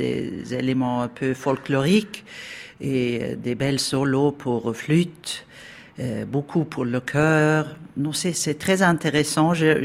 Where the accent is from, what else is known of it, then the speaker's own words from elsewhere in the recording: Stockholm, Stockholm County, Sweden; mais aussi toujours revenir à Stockholm où j'ai mes racines.